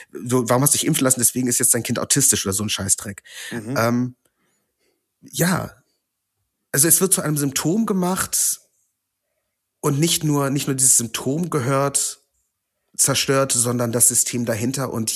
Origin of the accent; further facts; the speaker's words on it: West Germany, Germany; ich bin als jüdischer Junge in Westdeutschland groß geworden.